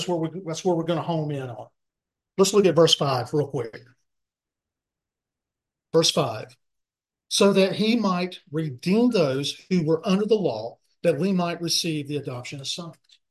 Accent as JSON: {"language": "English", "town": "Clemens", "country": "United States", "tie": "born or raised there", "said": "Years ago, when I was a child, I was growing up in Clemens. My mom was a single parent."}